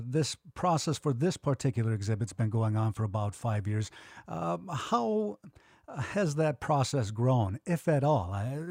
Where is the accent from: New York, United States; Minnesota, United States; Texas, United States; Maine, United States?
New York, United States; Salamanca; I grew up on the Allegheny Territory, which for the casual listener out there today, there is a modern city, Salamanca, that is built on the territory.